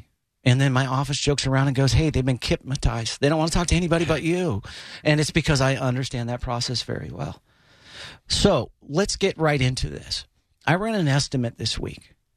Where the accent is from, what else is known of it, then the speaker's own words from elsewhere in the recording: Oviedo, Florida, United States; We're both from Oviedo.